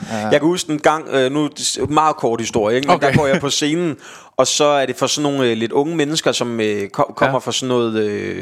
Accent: Slagelse, Zealand, Denmark; hjemme i Slagelse

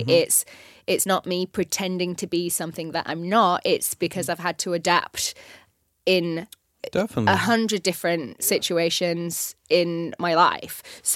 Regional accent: London, United Kingdom; I also came from London

